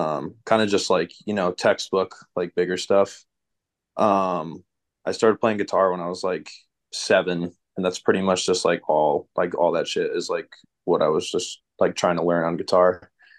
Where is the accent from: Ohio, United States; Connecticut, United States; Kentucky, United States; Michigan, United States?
Connecticut, United States; I'm from Connecticut, from like the more northwest part of the state, like Litchfield County. And I moved around a lot, like that general vicinity as a kid.